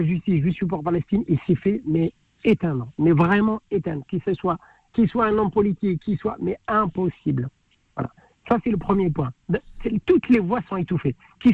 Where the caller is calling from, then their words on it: Massy, Île-de-France, France; Bonsoir à tous, je suis de Massy.